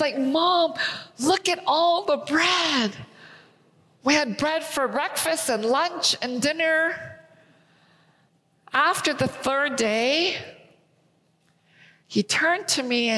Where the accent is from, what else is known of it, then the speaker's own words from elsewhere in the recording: Canada; I am Korean. I'm Korean American. I grew up in Canada